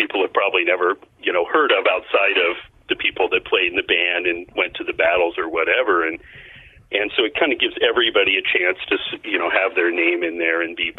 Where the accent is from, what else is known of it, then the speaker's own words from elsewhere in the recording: Portland, Oregon, United States; because this is where I grow up. You know, I grew up in Portland.